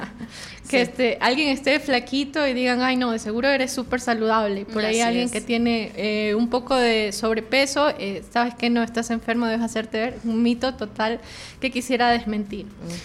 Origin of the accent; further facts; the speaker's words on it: Ecuador; Si no nos ha pasado en algún día de nuestras vidas, para reflexionar, no somos ecuatorianos.